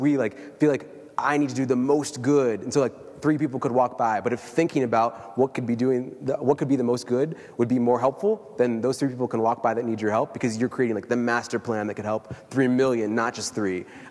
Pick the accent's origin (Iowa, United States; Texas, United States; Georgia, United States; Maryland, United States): Iowa, United States; I was raised in Iowa. I went to a small Catholic school, only 36 students in my graduating class. And I was the only black student in the 7th through 12th grades.